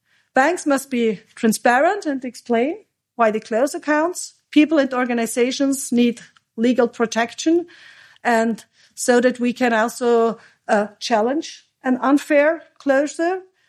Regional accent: Austria; And now I will come to my home country, Austria.

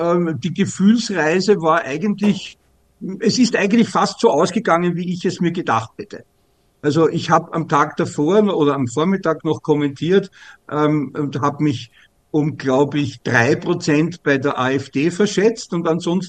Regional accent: Austria; Ja, als Österreicher, ich muss ja zugeben

